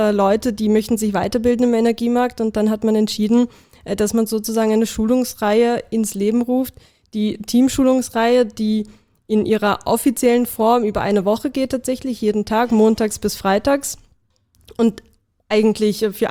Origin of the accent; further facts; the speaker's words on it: Viersen, North Rhine-Westphalia, Germany; moved away; Richtig, ja, da, wo ich aufgewachsen bin.